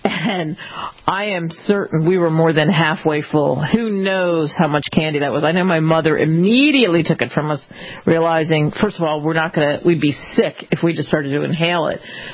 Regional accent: Pennsylvania, United States; I guess because I grew up outside of Hershey, PA. I mean, not right there, but not too far.

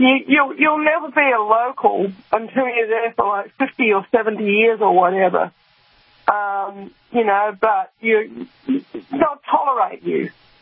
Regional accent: New Zealand; now in Australia; It's not how it was when I was growing up in New Zealand.

